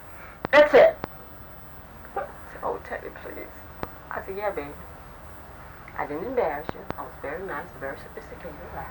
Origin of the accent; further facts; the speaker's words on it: Hawaii, United States; I said, "Yes, I'm from Hawaii."